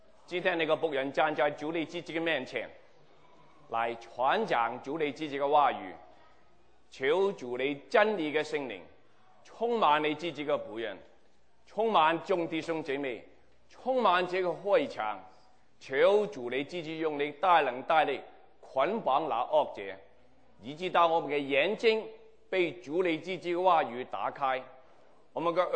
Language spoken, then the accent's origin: Chinese; China; 我们中国人知道自己是聋人的后裔，是不是啊？